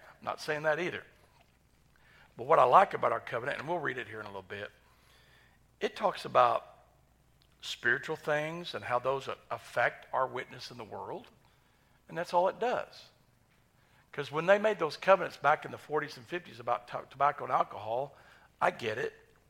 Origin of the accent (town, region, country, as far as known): Oklahoma, United States